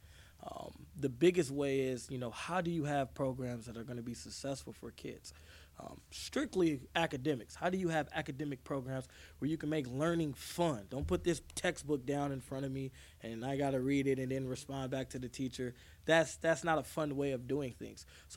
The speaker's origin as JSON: {"language": "English", "town": "Vallejo", "region": "California", "country": "United States", "said": "You know, where I'm talking about Vallejo, where I'm from, it's our community."}